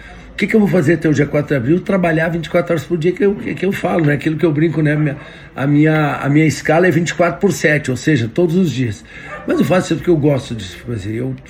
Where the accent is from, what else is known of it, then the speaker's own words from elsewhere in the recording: Santa Maria, Rio Grande do Sul, Brazil; Eu sou de Santa Maria, fui prefeito de Santa Maria 8 anos.